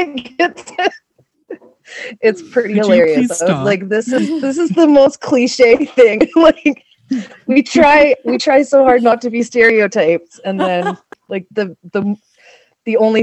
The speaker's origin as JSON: {"language": "English", "country": "Canada", "accent": "Canadian", "said": "I'm Canadian and I have a Canadian voice"}